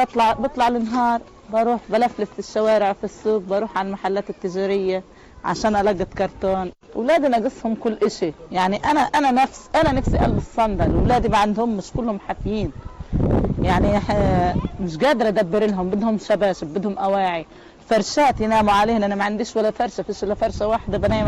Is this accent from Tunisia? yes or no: no; Gaza, Gaza Strip, Palestine; ننام في الشارع، نزحنا من غزة جينا مشي وقعدنا في الشارع، كلنا شهر الحين في الشارع